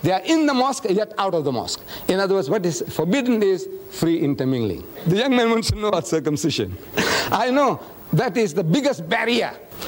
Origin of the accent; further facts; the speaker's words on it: South Africa; I come from South Africa.